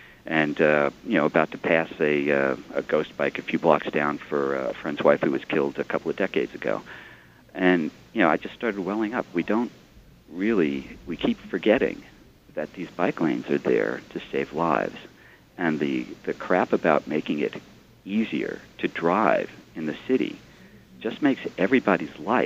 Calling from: Brooklyn, New York, United States; from Brooklyn.

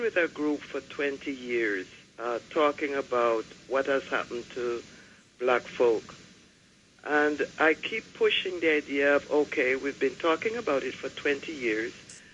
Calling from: Brooklyn, New York, United States; Brooklyn.

